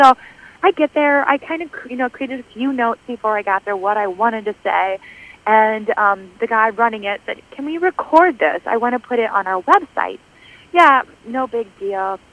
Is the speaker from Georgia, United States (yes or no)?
no; Spring Grove, Minnesota, United States; My hometown of Spring Grove, Minnesota, which I still call my hometown. I haven't been there for 10 years, but that town raised me.